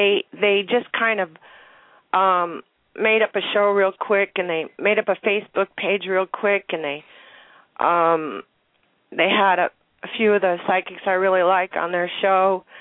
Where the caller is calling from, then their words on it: Washington, United States; I'm calling from Washington State.